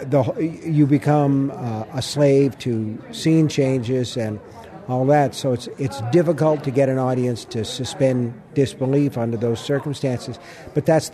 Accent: Maine, United States; He's from Indiana, and I'm from Maine.

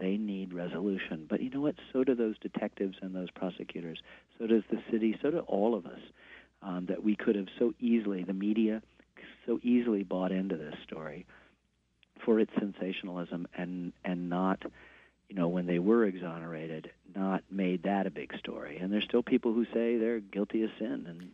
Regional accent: Ann Arbor, Michigan, United States; I'm a filmmaker because I grew up in Ann Arbor. I am, you know, who I am formed there. I love the town.

